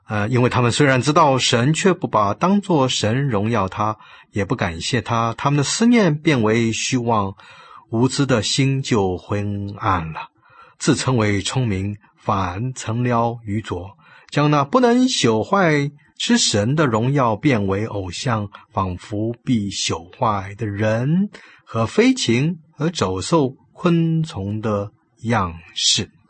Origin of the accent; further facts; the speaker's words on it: China; 所以从国内来的我们中国人，有些很多朋友呢，常常会问这样子一个问题